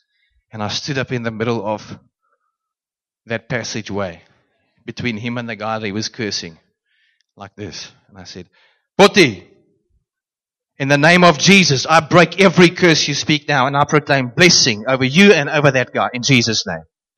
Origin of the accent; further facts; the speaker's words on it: Randburg, Gauteng, South Africa; I moved to Bottle Gymnasium from Boerskool Randburg, where I actually grew up.